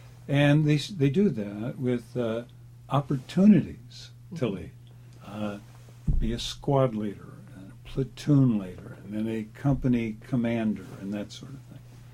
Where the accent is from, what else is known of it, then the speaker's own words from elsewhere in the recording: St. Petersburg, Florida, United States; also born or lived in Hackensack, United States; Well, I was born in 1945 and in Hackensack, New Jersey, and spent a little time there, went through third grade there, second grade, and then went to Florida, St. Petersburg, Florida, and grew up there all through high school.